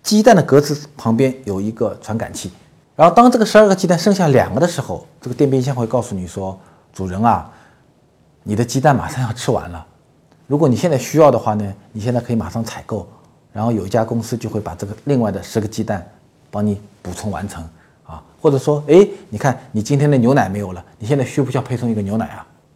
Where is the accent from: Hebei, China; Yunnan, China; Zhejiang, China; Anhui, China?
Zhejiang, China; Hangzhou; 因为我是个杭州人，我杭州地区800多万人